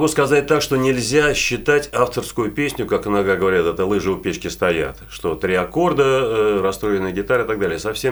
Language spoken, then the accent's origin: Russian; Saint Petersburg, Russia; born there; я родился на Васильевском